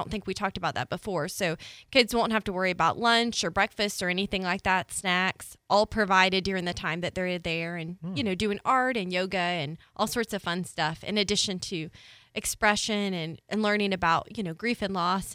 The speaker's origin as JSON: {"language": "English", "town": "Atlanta", "region": "Georgia", "country": "United States", "tie": "born or raised there", "said": "I grew up in Atlanta, great community as well"}